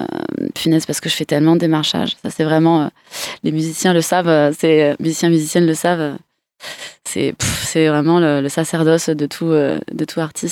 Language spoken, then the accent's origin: French; Perpignan, Occitanie, France; moi je viens de Perpignan, mais je suis aussi sur Montpellier, je suis Montpellier-Rennes aussi